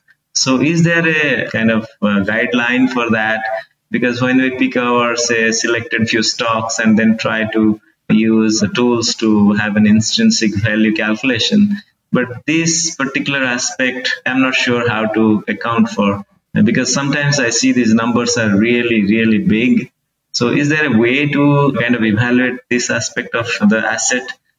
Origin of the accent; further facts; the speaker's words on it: Houston, Texas, United States; I'm from Houston area.